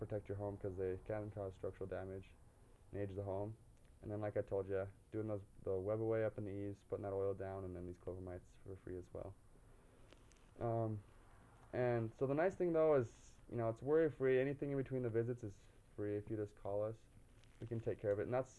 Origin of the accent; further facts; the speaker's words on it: Wyoming, United States; now in Logan, United States; I'm from Wyoming, originally. I actually live in Logan right now.